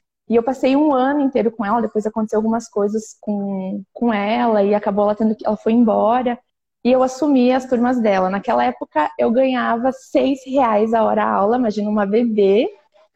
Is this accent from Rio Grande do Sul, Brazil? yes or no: yes; Frederico Westphalen, Rio Grande do Sul, Brazil; eu sou de Frederico Westphalen, no noroeste do Rio Grande do Sul. Tenho 30 aninhos, com uma carinha de 20.